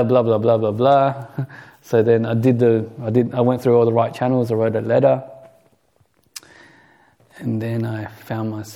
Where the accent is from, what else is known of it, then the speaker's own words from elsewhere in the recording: Australia; I grew up in Australia. I'm very Aussie, but at the same time, I think what has transferred through just growing up with an Asian family